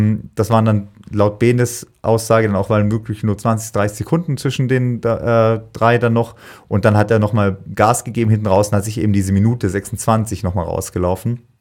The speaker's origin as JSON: {"language": "German", "town": "Villingen-Schwenningen", "region": "Baden-Württemberg", "country": "Germany", "said": "ich komme ja aus Villingen-Schwenningen"}